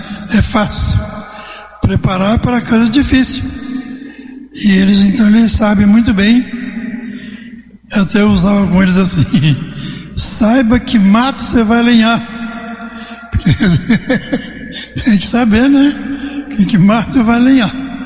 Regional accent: Cristais Paulista, São Paulo, Brazil; E eu sou de Cristais Paulista, estou aqui em São João há tanto tempo

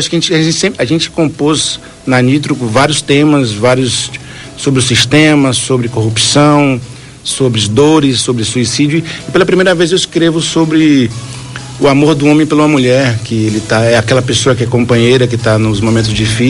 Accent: Salvador, Bahia, Brazil; quando eu tinha 8 anos de idade lá em Salvador, que eu sou baiano, você sabe disso, você é meu conterrâneo, né?

